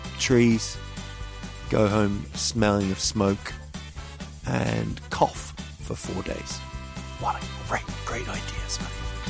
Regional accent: New Zealand; growing up in New Zealand, I remember watching bands

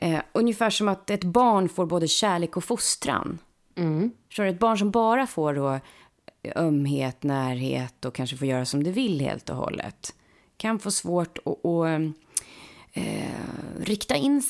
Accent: Uppsala, Uppsala County, Sweden; när jag var tonåring i Uppsala då

